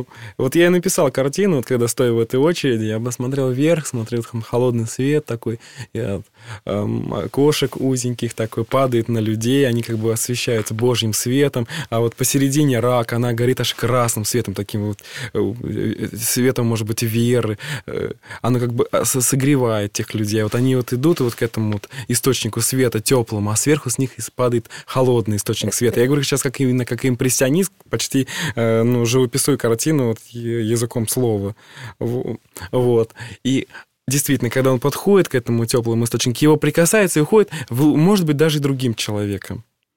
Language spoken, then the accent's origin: Russian; Sergiev Posad, Moscow Oblast, Russia; Я в детстве жил в Сергиевом Посаде